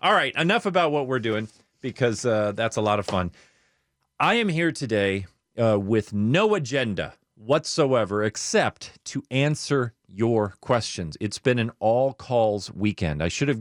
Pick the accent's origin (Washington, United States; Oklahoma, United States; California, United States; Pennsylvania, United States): California, United States; Glendale; also born or lived in Newport Beach; ended up living in Northern Glendale, Montrose, La Crescenta area for the early part of my childhood. That's kind of what I really consider my hometown